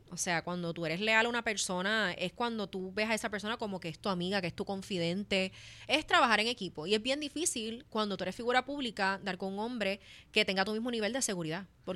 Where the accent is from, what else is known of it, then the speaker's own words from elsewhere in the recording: New York, United States; born there; la realidad es que yo nací en Nueva York. Yo nací, okay. Yo soy como … Yo nací en el Bronx por allá.